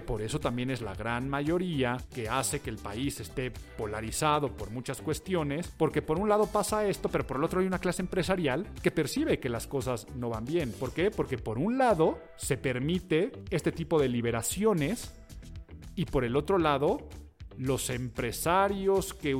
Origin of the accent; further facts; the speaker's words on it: Mexico; yo mientras en España viajaba en un taxi, por ejemplo, y ¿de dónde eres? Ah, mexicano.